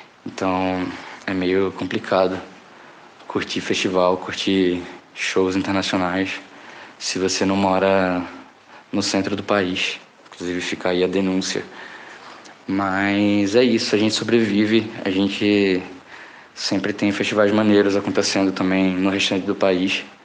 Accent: Northeast Region, Brazil; E é muito difícil ser festivaleira sendo nordestina

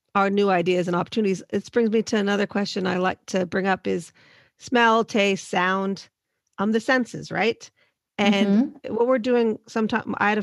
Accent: Los Angeles, California, United States; now in New Zealand; So I'm from Los Angeles, but I've lived in New Zealand 15 years. My father was born in Czech Republic and my mother was born in the Philippines.

